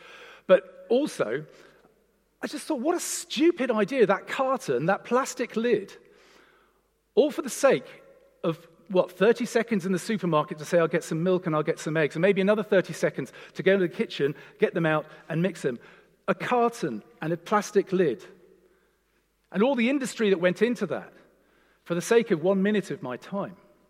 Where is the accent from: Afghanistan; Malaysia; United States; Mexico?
Malaysia; also born or lived in Japan; I was born in Japan and raised in Malaysia.